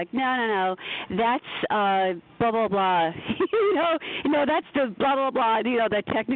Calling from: Long Island, New York, United States; I'm calling from Long Island, New York.

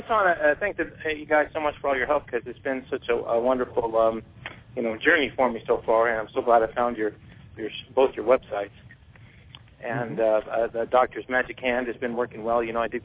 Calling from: California, United States; I'm calling from California.

